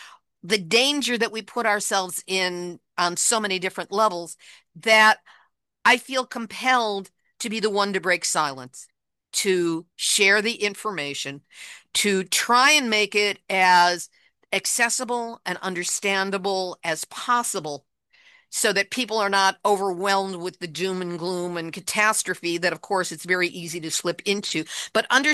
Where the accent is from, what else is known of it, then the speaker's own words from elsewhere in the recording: Chicago, Illinois, United States; I grew up in Chicago. My grandmother had a place in the Indiana Dunes